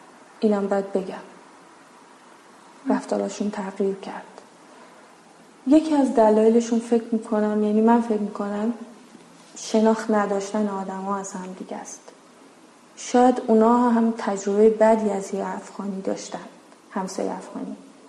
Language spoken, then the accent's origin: Persian; Afghanistan; now in Karaj, Iran; ما تازه رفتیم کرج، شاید 3 سال بیشتر نشده. اون محلی که رفتیم، تو اون کوچه‌ای که هستیم، فقط ما خانواده افغانی هستیم.